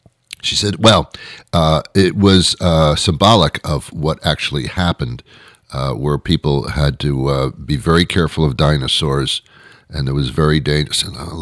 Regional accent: New Jersey, United States; I was brought up in New Jersey, you know, for my real young years as a little kid.

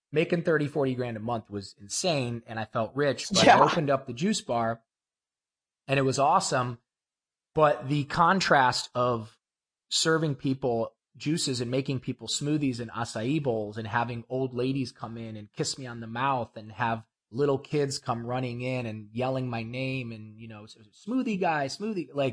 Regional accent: Ohio, United States; now in Malibu, United States; I'm from Ohio.

